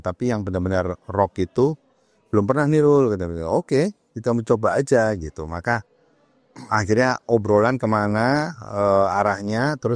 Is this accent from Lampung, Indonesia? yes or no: no; Malang, East Java, Indonesia; now in Sydney, Australia; Kayaknya saya orang Malang.